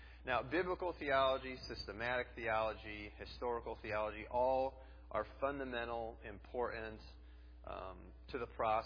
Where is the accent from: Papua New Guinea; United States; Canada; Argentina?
United States; Minnesota; also born or lived in Tennessee / Wisconsin; I'm from Minnesota, born and raised here. I lived for a little while in Tennessee